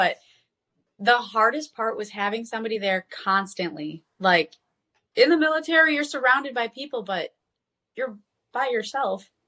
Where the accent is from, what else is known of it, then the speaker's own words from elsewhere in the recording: Wisconsin, United States; And I'm from Wisconsin.